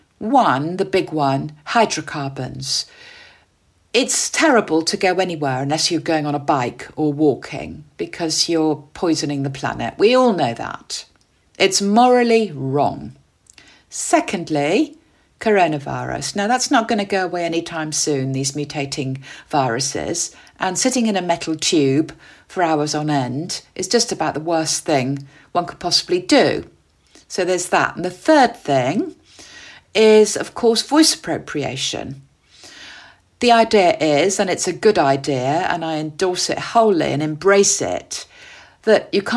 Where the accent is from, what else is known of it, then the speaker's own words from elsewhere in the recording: Bristol, South West England, United Kingdom; born there; Working class, English, West Country. I was born in 1961 in Bristol, which is a port in the southwest of England.